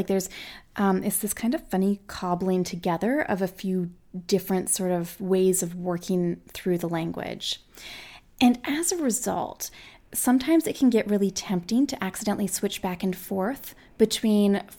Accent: Canada; I'm Canadian.

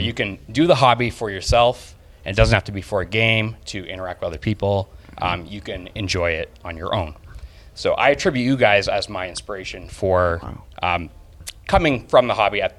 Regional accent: Canada; I'm from Canada

